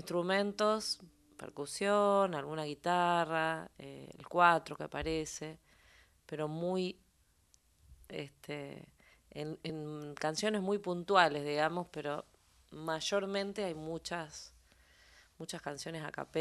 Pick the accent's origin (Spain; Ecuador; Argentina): Argentina; Zárate, Buenos Aires Province; no me crié en Buenos Aires, digamos, yo soy una migrante de la provincia de Buenos Aires, criada en Zárate, también vengo de una familia por parte de mi viejo de Salta